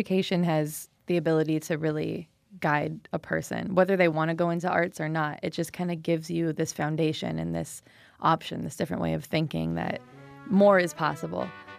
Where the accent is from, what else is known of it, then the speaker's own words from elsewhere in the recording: Milwaukee, Wisconsin, United States; Milwaukee's my hometown, and a lot of people always call me a Chicago artist, but as much as I can, I try to represent Milwaukee because it's where I'm from.